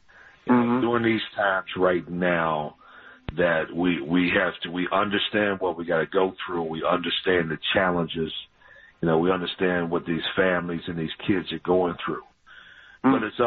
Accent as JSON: {"language": "English", "town": "Glenarden", "region": "Maryland", "country": "United States", "tie": "born or raised there", "said": "You know, I grew up playing in the Boys and Girls Club in Glenard, Maryland."}